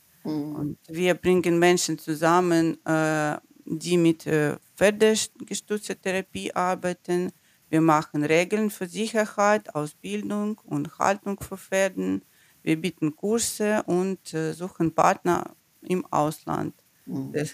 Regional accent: Kharkiv, Kharkiv Oblast, Ukraine; German is a second language; moved away as an adult; also born or lived in Kyiv; now in Germany; meine Heimat ist Charkiw in der Ukraine, direkt in der Grenze zu Russland. Charkiw wird fast jeden Tag beschossen und dort lebt noch meine Familie. Aber bis 2022 habe ich in Kiew gelebt

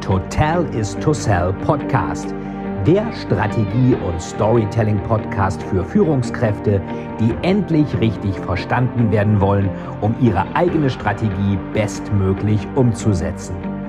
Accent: Bremen, Germany; ich komme ja selber aus Bremen.

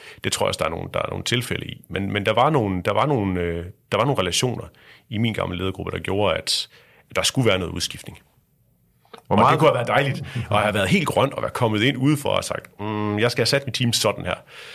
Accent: North Denmark Region, Denmark; Jeg er vokset op ude i Thy. Det er gammel indremissionsk område, og det er Jantelovens Højborg.

